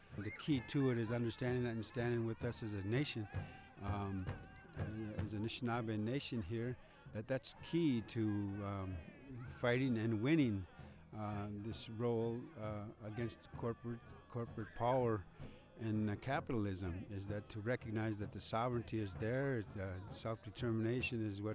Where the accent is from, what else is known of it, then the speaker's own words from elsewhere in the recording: Fond du Lac, Minnesota, United States; also born or lived in Duluth; I'm from Fond du Lac. I'm a band member of Fond du Lac, but I spent a lot of time here in Duluth, probably about 35, almost upwards of 35, closer to 40 years of my life here.